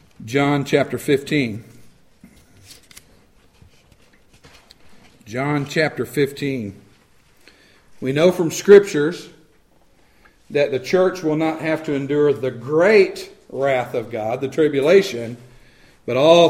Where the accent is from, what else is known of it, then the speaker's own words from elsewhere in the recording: United States; we somehow think we have this entitlement, this right, that because we're Americans, we have rights and we can't be treated badly.